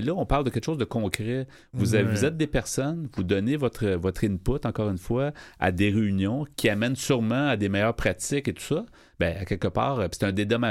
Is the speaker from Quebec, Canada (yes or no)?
yes; Quebec, Canada; On est tous des Québécois